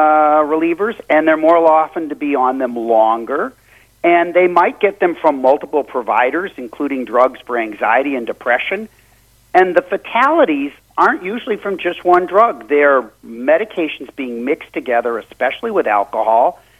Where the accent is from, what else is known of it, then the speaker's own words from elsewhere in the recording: Seattle, Washington, United States; I'm from Seattle, and Washington State has a program that's called its Seven Best Practices.